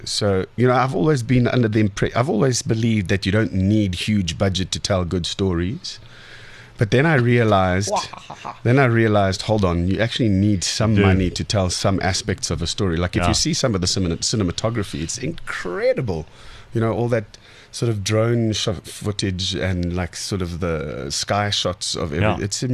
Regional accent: Egypt; accent: neutralized Arabic accent; Even my accent is a very, very neutralized Arabic accent, because an Egyptian accent has like Zs instead of Ths.

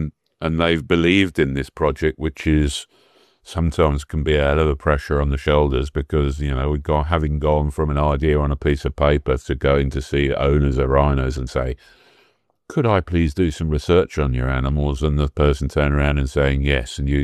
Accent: Kenya; Well, I'm an Africa boy. I was born in Kenya many years ago.

